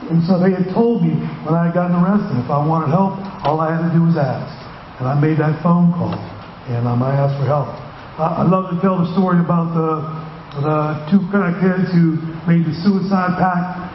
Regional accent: Houston, Pennsylvania, United States; I'm from Houston, PA, small town.

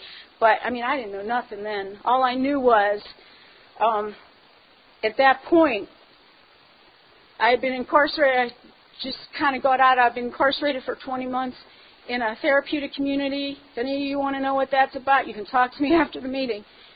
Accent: Pittsburgh, Pennsylvania, United States; also born or lived in Colorado; When I was born and raised in Pittsburgh, I got clean in Colorado.

